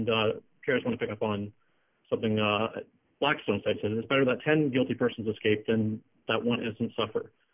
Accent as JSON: {"language": "English", "country": "Canada", "lives_now": "United States", "said": "from Pace Law School. And as a Canadian studying law here in the States"}